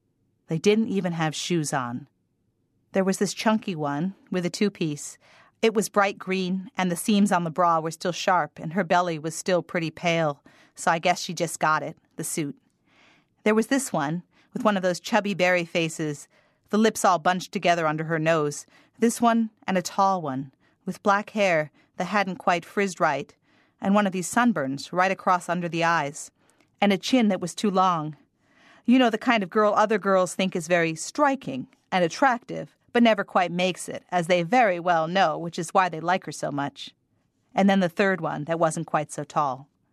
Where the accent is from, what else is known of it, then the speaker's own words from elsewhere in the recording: Hawaii, United States; my sister and I grew up in Hawaii.